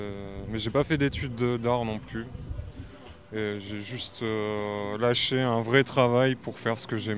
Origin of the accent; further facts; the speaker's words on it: Amiens, Hauts-de-France, France; Et moi, je viens d'Amiens aussi